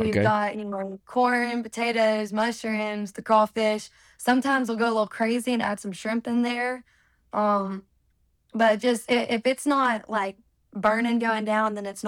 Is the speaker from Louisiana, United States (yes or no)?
yes; Haughton, Louisiana, United States; No, so I'm from Houghton, Louisiana, and that's like northwest.